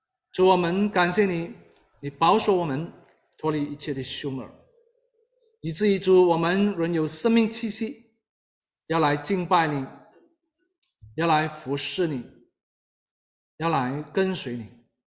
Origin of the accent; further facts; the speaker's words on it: Malaysia; 所以马来西亚有很多这个小圆丘啊，我母亲就在其中一个小圆丘里头做这个割胶工人。我从小就在这一个的圆丘里头长大